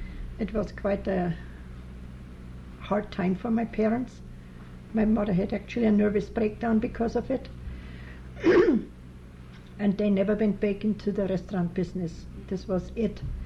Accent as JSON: {"language": "English", "town": "Partenkirchen", "region": "Bavaria", "country": "Germany", "also_born_or_lived": "Bad Tölz", "second_language": "English", "said": "In Bad Tölz, but I am from Partenkirchen. Just was born there."}